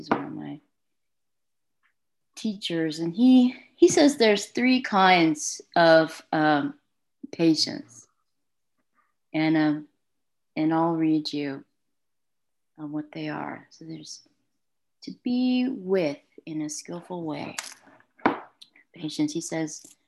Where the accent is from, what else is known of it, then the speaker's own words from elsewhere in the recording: California, United States; I'm originally from the Bay Area. I spent my life in the Bay, and I just moved north last, actually it's been 2 years now, it's so crazy. But moving out here, you know, resources are a little bit different. I'm out in Northern California, you know, not in the urban areas.